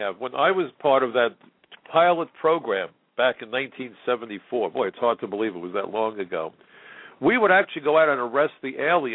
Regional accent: New York, United States; As a New Yorker, the ashes from 9/11 landed on my home and in part contained the remains of some of my neighbors.

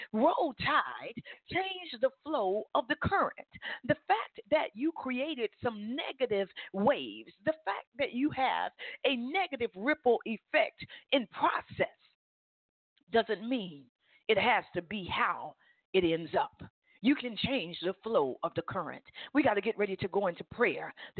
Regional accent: Alabama, United States; Now I'm from Alabama, and I am a University of Alabama Crimson Tide fan.

